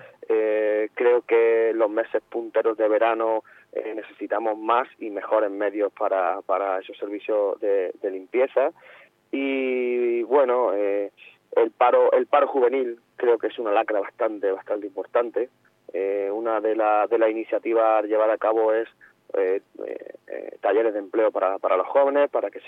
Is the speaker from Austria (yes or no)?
no; Villanueva de la Concepción, Andalusia, Spain; yo soy natural de Villanueva y quiero a mi pueblo.